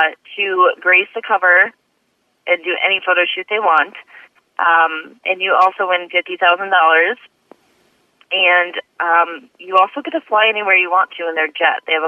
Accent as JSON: {"language": "English", "town": "Holland", "region": "Michigan", "country": "United States", "said": "I'm from Holland, Michigan. I'm a 34-year-old mother"}